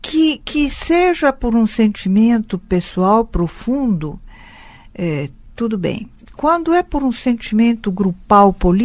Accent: Italy; porque eu, sendo italiana, nasci na África.

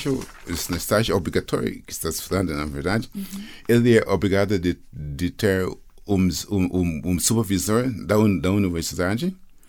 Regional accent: Guyana; Portuguese is a second language; now in Brazil; Eu sou da Guiana, antiga Guiana inglesa, mas estou no Brasil faz uns 30 anos.

